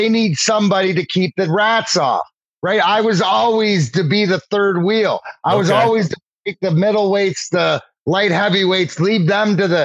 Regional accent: Leamington, Ontario, Canada; I grew up in Leamington, Ontario, give or take 10 minutes for the border, which 40 minutes to my house, to Joe Louis Arena.

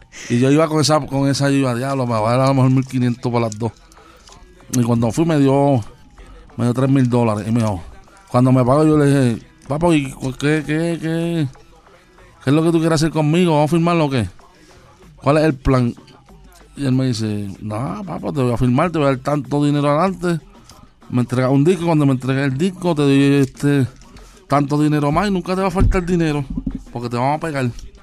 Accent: Ponce, Puerto Rico; Y yo bajé para Ponce, que era casi hora y media de. ¿Sabes? Estábamos en Carolina y yo bajé para mi pueblo.

